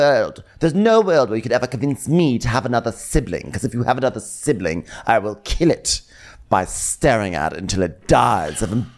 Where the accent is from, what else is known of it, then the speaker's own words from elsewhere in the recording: Austin, Texas, United States; now in Dubai, United Arab Emirates; growing up in Austin, Texas, once a year we would take a trip to like Corpus Christi.